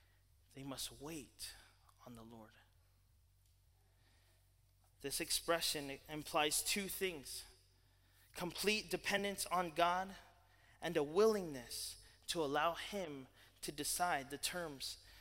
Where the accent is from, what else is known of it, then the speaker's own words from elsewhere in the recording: Louisville, Kentucky, United States; now in Texas, United States; I came from Louisville before we moved to Texas, and we have a lot of Cardinals up there.